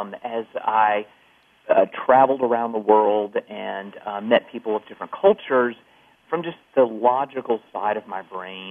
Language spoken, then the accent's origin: English; the South, United States; From the Episcopal tradition, I didn't get that guilt, but growing up in the South, and I went to a Christian high school growing up